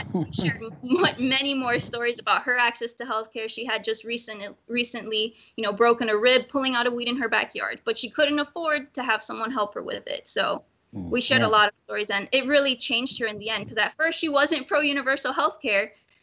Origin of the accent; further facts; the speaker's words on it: Puerto Rico; I'm originally from Puerto Rico. I have immigrant parents